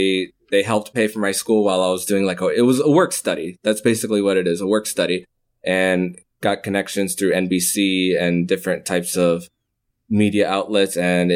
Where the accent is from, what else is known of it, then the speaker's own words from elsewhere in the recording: South Miami Heights, Florida, United States; also born or lived in West Kendall / Orlando; I am from West Kendall, Florida, Miami-Dade County, born and raised in South Miami Heights, moved over to the West Kendall, lived there for 11 years, have a few stints in Orlando with 8 years there